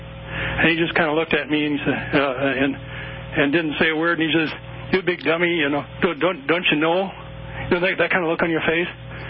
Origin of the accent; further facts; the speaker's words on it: Nebraska, United States; We're from Nebraska. We do a few cattle.